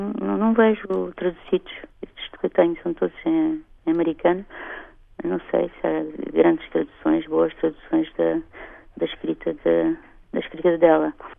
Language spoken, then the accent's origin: Portuguese; Cape Verde; now in Portugal; eu estou aqui em Portugal, eu vim de Cabo Verde